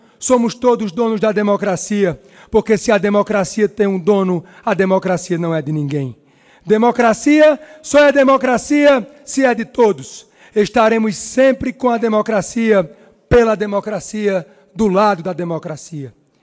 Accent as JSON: {"language": "Portuguese", "town": "Patos", "region": "Paraíba", "country": "Brazil", "said": "venho da minha amada Paraíba e a minha amada Patos. A minha terra é o meu barro."}